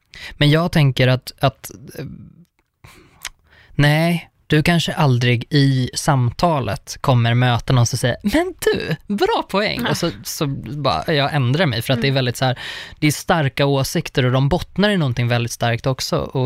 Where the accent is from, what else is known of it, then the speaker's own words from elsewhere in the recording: Uppsala, Uppsala County, Sweden; Jag är från Uppsala.